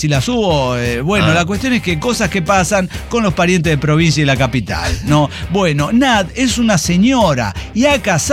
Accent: Cárdenas, San Luis Potosí, Mexico; also born or lived in Río Verde; les cuento que yo nací en Río Verde, pero crecí en Cárdenas, un municipio aún más pequeño de San Luis Potosí.

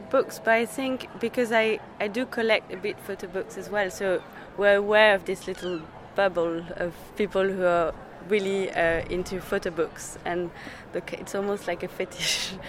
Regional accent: Paris, Île-de-France, France; Yes, I'm from Paris, yes.

